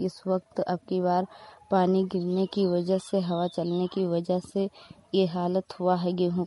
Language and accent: Hindi; Hariharpur, Uttar Pradesh, India; मैं हरिहरपुर गांव जिला श्रावस्ती की रहने वाली हूँ।